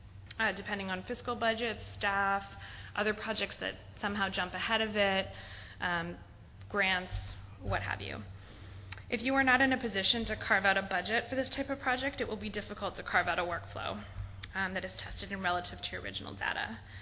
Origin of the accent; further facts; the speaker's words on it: Canada; grants because I'm from Canada